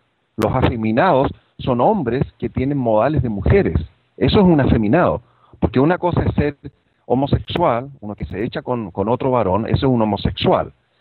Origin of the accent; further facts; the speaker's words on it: Chile; yo soy chileno y por lo tanto conozco bastante todo el mundo, el movimiento evangélico en Chile. Yo fui evangélico por 40 años.